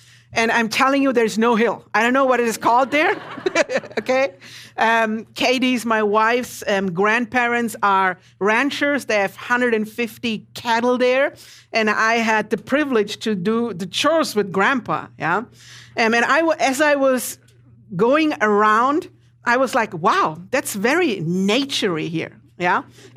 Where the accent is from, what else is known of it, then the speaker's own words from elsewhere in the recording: Germany; now in Los Angeles, United States; I'm from Germany, born and raised.